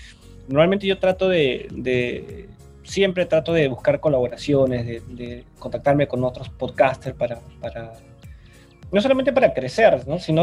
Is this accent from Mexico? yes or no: no; Peru; Me dice, ¿de qué parte eres? Ah, soy de Perú, ¿no?